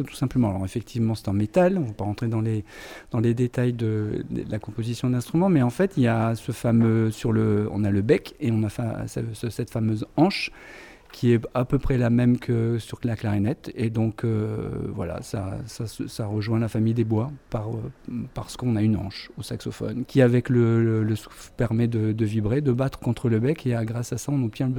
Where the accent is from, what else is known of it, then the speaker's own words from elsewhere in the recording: Sin-le-Noble, Hauts-de-France, France; J'ai vécu toute mon enfance à Saint-Lenoble, Donc voilà, je suis allé au collège, etc., aux écoles de Saint-Lenoble, ensuite à Douai, et j'ai fait mes études de musique à Douai.